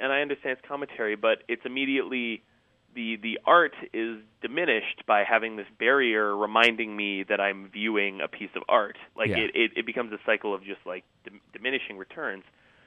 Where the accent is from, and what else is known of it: Vancouver, British Columbia, Canada; born or raised there; also born or lived in Winnipeg